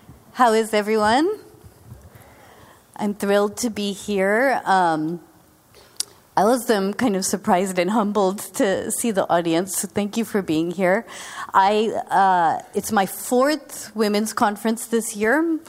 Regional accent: Lincoln, Massachusetts, United States; So I grew up actually here in Boston, grew up in Lincoln, Massachusetts.

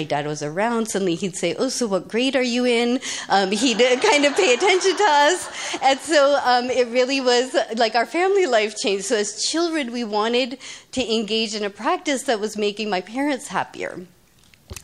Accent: India; And despite growing up in India, my family was very much a Western-focused family, not religious

